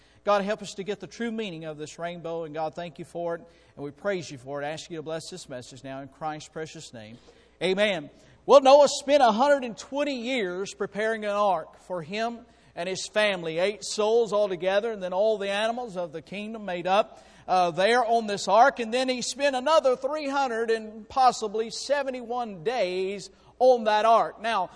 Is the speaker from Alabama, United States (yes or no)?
yes; Alabama, United States; Sorry, I'm from Alabama.